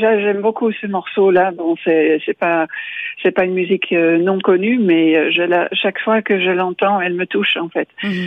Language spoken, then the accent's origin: French; Belgium; also born or lived in England; now in France; je suis belge. J'ai fait un parcours en Angleterre aussi.